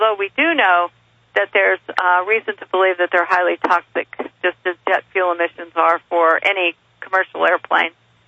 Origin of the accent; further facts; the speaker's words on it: California, United States; Growing up in Mendocino County, I never saw any kind of contrails.